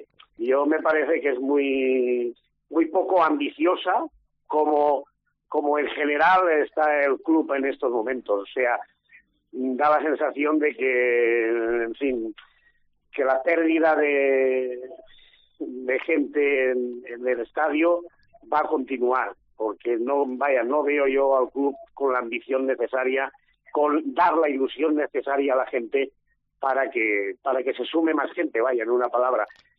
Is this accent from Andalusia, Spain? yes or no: no; San Adrián, Navarre, Spain; yo lo digo por mí, porque yo soy de aquí, de San Adrián